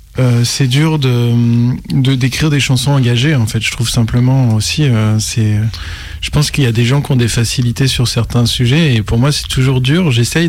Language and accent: French; Auvergne-Rhône-Alpes, France; moi, je viens de l'Auvergne, et en fait le conservatoire c'est Clermont-Ferrand